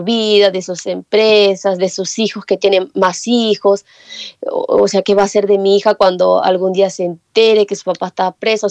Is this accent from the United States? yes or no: no; Peru; now in Japan; uno como peruana... Allá en Perú es normalmente ya al psicólogo. Acá en Japón normalmente te llevan al psiquiatra.